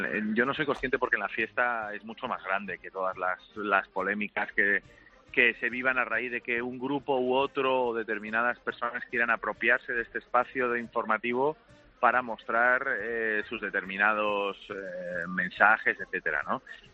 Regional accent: Basque Country, Spain; Yo soy guipuzcoano, aunque soy navarro con sorte.

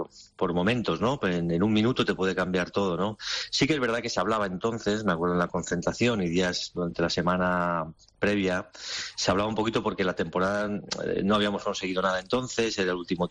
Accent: Benidorm, Valencian Community, Spain; estaba por aquí, por la zona de Alicante, en Benidorm, en mi pueblo

